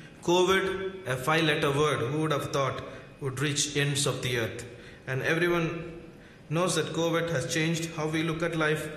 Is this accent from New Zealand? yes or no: no; Salem, Tamil Nadu, India; Halfway around the globe, I come from Salem, a small town, to come all the way here